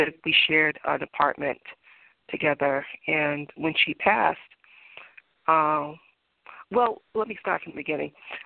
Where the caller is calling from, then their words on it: Massachusetts, United States; I am calling from Massachusetts.